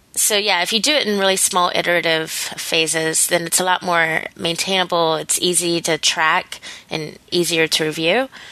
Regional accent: Nashville, Tennessee, United States; also born or lived in Memphis; now in San Francisco, United States; Before that, I was in Memphis. I've lived there for 5 years, and my hometown is Nashville. I moved out here for a job, and I'm pretty happy in San Francisco.

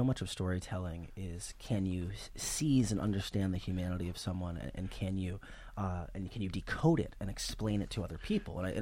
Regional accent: United States; I mean, I think that as a American, as a journalist, as a black man, obviously that there's concern there.

